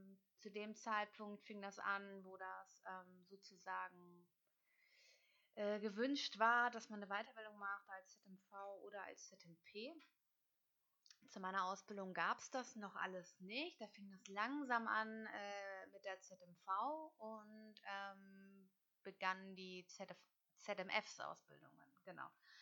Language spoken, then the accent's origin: German; Hamburg, Germany; born there; Ich bin Hamburgerin, gebürtige.